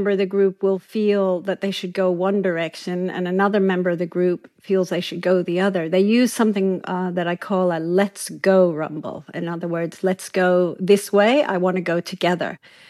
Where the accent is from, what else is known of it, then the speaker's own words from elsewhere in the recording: Kenya; We grew up in Kenya, and Amboseli was one of the places we used to go on safari on school holidays.